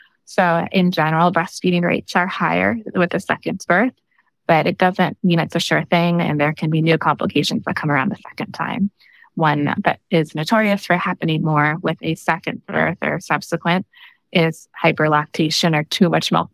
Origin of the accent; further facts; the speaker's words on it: Seattle, Washington, United States; now in Bay Area, United States; I am originally from the Seattle, Washington area.